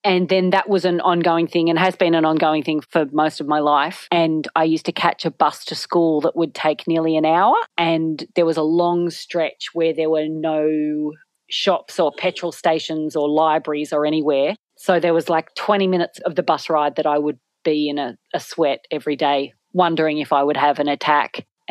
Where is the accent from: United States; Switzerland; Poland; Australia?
Australia; now in London, United Kingdom; I'm an Australian comedian who lives in London.